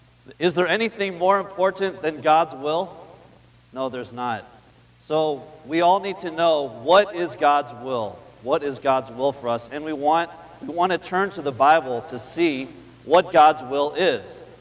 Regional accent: Los Angeles, California, United States; I am from Los Angeles, California.

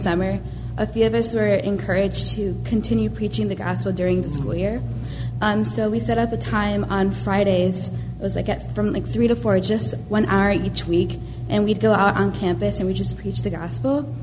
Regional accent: Champaign, Illinois, United States; we're from Champaign.

